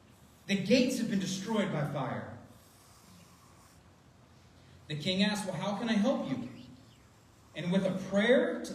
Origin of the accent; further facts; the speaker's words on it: East Coast, United States; Now look, I don't know all the history, right? I'm from the East Coast.